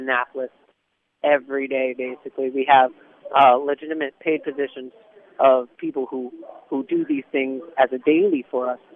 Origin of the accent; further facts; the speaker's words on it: Germany; English is a second language; I grew up in Germany in a small farming community surrounded by nothing.